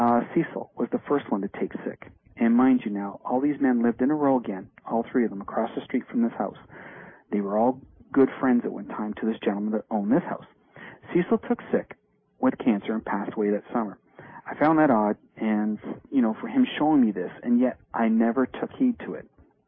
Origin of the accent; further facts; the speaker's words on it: Sarnia, Ontario, Canada; an individual who actually lives in my hometown. We got a caller from Sarnia, and I got a letter from somebody from Sarnia.